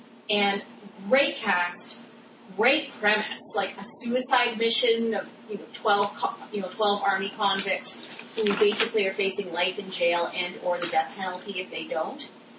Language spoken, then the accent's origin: English; Montreal, Quebec, Canada; I grew up in Montreal. Our French, our English language options were very limited.